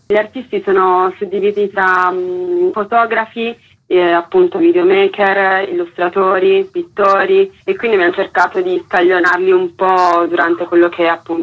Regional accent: Turin, Piedmont, Italy; now in Rome, Italy; Io sono di Torino, sono 2 anni che sono a Roma

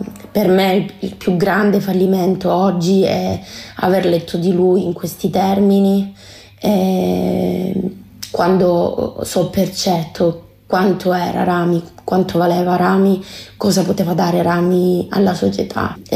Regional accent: Southern Italy, Italy; ci sono io che sono terrona

